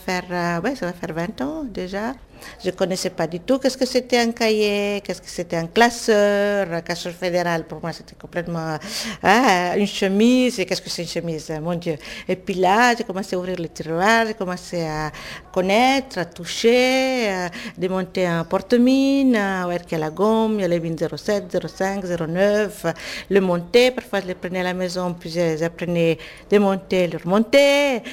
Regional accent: Italy; moved away as an adult; now in Cortaillod, Switzerland; je suis italienne, je suis venue ici en Suisse à l'âge de 20 ans, j'habite à Courtaillou

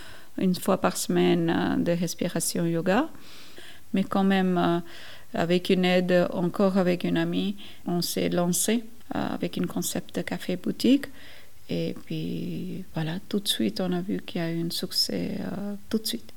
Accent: northern India, India; moved away as an adult; now in Neuchâtel, Switzerland; J'habite en Suisse depuis 2001, c'est presque 15 ans. J'ai 46 ans. Je viens de l'Inde, nord de l'Inde plutôt.

